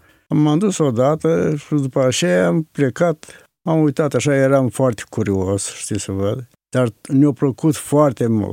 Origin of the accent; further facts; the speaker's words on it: Bursușeni, Romania; born there; Am născut în Bursușeni, comuna Pereștii, în anul la 25 noiembrie 1929. M-am născut în creștine ortodoxe